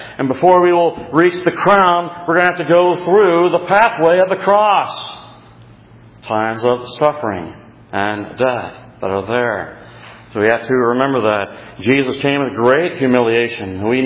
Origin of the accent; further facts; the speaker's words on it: Texas, United States; I'm from Texas, I don't even have an accent. Y'all have an accent.